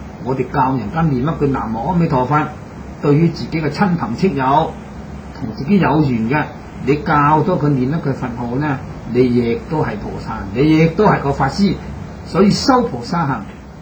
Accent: China; 个投地咧就唔系同我哋咁样中国咁样拜嘅喎，我哋中国人拜佛就舒服啦

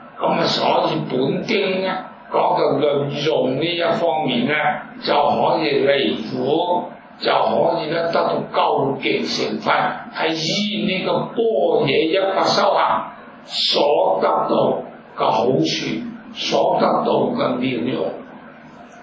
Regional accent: Hong Kong; 我哋香港人咧，我都聽過好多係要揾人家做事，得有咩着數先？

